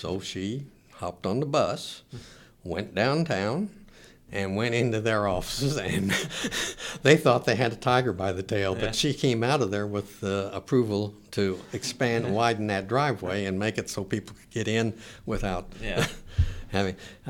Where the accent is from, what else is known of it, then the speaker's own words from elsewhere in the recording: Kansas, United States; I came from Kansas.